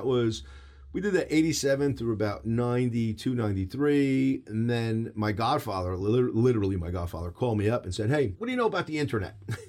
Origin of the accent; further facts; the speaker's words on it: New Jersey, United States; I'm from Jersey and I'm 63